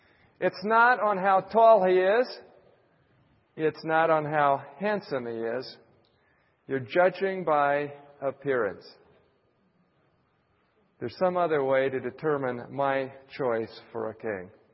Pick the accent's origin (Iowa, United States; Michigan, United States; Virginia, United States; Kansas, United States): Kansas, United States; Now, you need to understand, we're from Kansas.